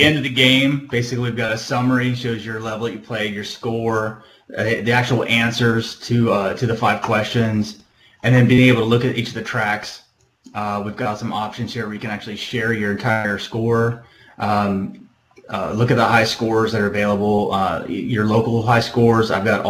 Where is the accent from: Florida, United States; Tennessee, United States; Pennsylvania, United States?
Florida, United States; DeLand; I'm just north of Orlando, from a town in just north of Orlando called DeLand. Just writing some code here in Central Flo